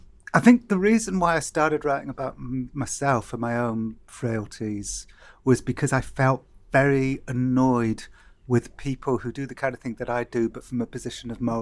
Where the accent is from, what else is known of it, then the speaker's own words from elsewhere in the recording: Cardiff, Wales, United Kingdom; I remember growing up in Cardiff